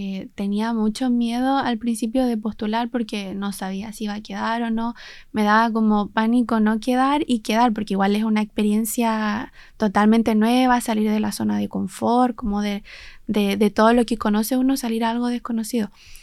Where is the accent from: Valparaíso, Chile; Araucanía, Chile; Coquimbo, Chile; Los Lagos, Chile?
Los Lagos, Chile; Fresia; Yo soy de Fresia. De la comuna de Fresia